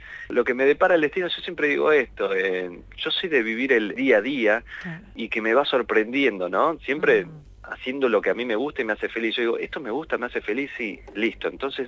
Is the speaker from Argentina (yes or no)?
yes; Lanús, Buenos Aires Province, Argentina; los ingleses ya me conocen que yo soy de Lanús